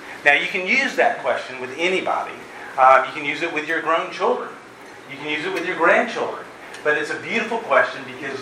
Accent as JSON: {"language": "English", "town": "Virginia Beach", "region": "Virginia", "country": "United States", "tie": "born or raised there", "also_born_or_lived": "Valdosta, Georgia / California", "said": "So I was born in Valdosta, Georgia. My dad, we moved to Virginia Beach, Virginia. We lived in Virginia Beach for about 10 years. We had an opportunity to go to California, lived in California just south of San Diego for a couple years."}